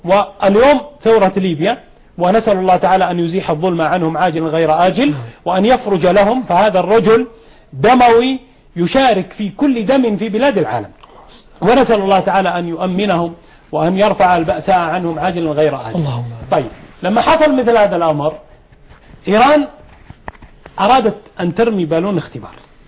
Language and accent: Arabic; Saudi Arabia; أنت سعودي وأنا سعودي